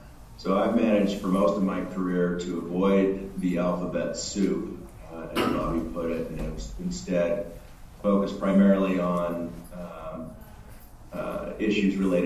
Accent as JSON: {"language": "English", "town": "Boise", "region": "Idaho", "country": "United States", "tie": "born or raised there", "said": "My family's from Oklahoma, but I was born and raised in Boise, wherever you guys are."}